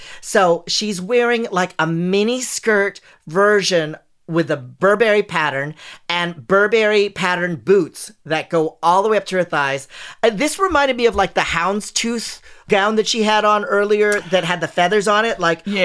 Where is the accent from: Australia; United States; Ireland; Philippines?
Philippines; I'm Filipino.